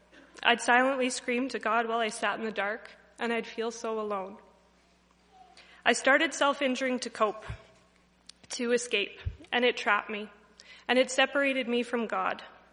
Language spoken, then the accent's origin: English; Weimark, Saskatchewan, Canada; I grew up in Weimark. I have an older brother, Nolan, and our parents are John and Suzanne. I attended Weimark School and then the Swift Current Comp